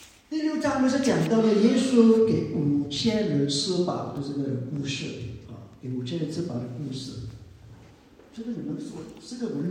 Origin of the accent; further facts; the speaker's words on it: Malaysia; 我来自马来西亚